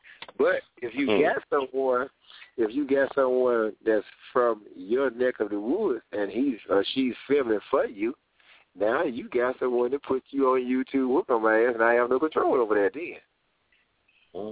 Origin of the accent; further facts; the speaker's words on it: the South, United States; I'm from the South, it's a great possibility, I wouldn't show it either.